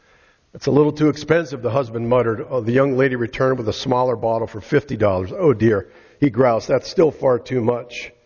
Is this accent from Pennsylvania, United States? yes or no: yes; Titusville, Pennsylvania, United States; I grew up in Titusville, Pennsylvania, a small steel town in western Pennsylvania. That's where I considered my childhood home.